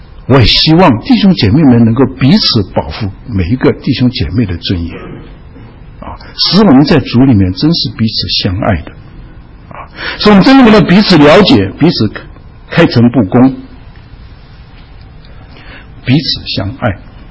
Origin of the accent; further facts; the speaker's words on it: China; 所以这是我们中国人的啊，我中国人的责任。